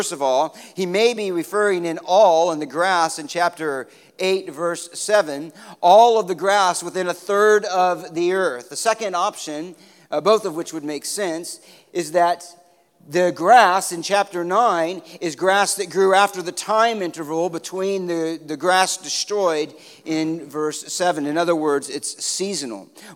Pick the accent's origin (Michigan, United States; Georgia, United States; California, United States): California, United States; We came from Southern California, as you know, and fires is one of the seasons of Southern California.